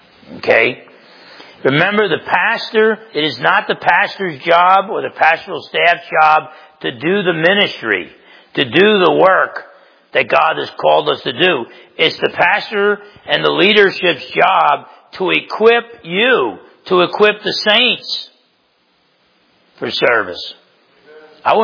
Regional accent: New Jersey, United States; I grew up in Essex County, New Jersey.

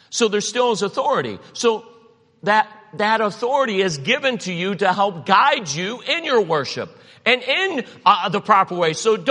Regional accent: Cleveland, Ohio, United States; I grew up in Cleveland. I'm like, you know what you did when you heard bullets? You ducked.

